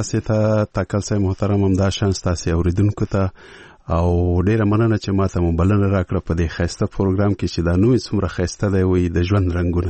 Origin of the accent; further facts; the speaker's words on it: Peshawar, Khyber Pakhtunkhwa, Pakistan; زه ورکوټه په پېښور کې لوی شوی یم